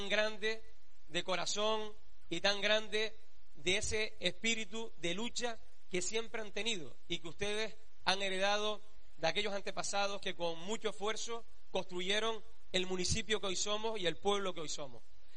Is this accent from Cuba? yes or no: no; Morro Jable, Canary Islands, Spain; Y yo, que saben que soy de Morrojable